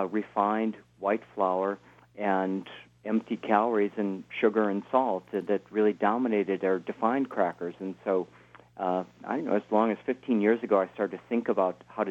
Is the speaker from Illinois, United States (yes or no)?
yes; Kalamazoo, Illinois, United States; also born or lived in Chicago; Grew up in the Midwest, born in Chicago, raised in Kalamazoo, and then attended a number of different boarding schools.